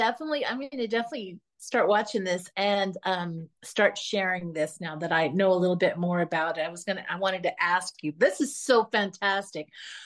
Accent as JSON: {"language": "English", "region": "Texas", "country": "United States", "tie": "born or raised there", "said": "when I was growing up in Texas, the wrestling was huge"}